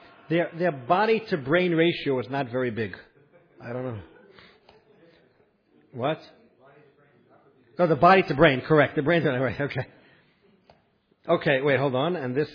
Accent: New York, United States; I grew up in New York. It was west of the Hudson and quite west.

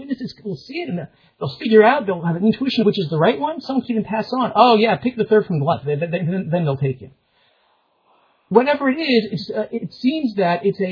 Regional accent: Manhattan, New York, United States; I mean, I grew up in Manhattan. I didn't even know there were stars outside the planetarium until I was maybe 10, right?

